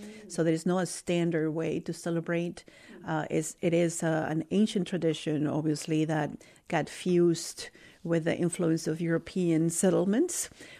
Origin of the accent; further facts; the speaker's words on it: Mexico City, Mexico; So although I am from Mexico City, Oaxaca really holds a special place for me.